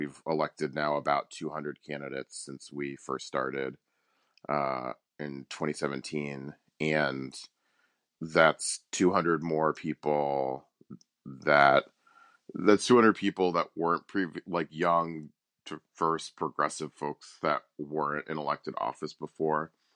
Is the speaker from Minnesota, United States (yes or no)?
no; Houston, Texas, United States; There's a woman named Lena Hidalgo who just got elected down in my hometown of Houston.